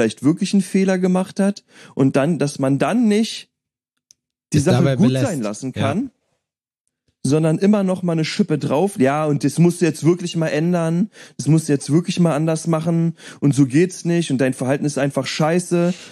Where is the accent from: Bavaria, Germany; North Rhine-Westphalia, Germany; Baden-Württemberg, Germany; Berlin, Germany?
Berlin, Germany; Ich komme aus Neukölln.